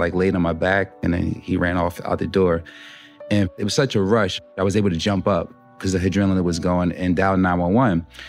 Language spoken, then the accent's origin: English; Newark, New Jersey, United States; Growing up in Newark, these were the people that were in my community, friends and family members